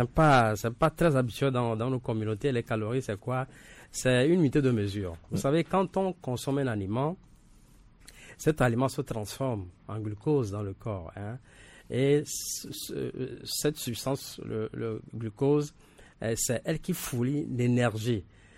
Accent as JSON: {"language": "French", "country": "Togo", "said": "Le corosolier, on connaît cet arbre qui, en tout cas, se trouve dans plusieurs maisons chez nous au Togo ici."}